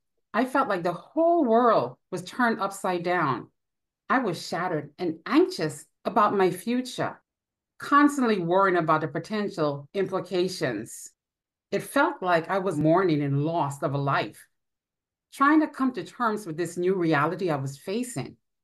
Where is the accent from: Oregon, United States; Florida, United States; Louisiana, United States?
Florida, United States; North Lauderdale; I'm from North Lauderdale, Florida.